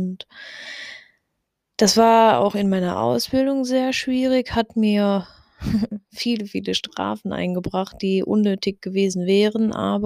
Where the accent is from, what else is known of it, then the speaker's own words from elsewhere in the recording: Germany; Wie schon am Anfang erwähnt, bin ich 27 Jahre alt, ich komme aus Deutschland.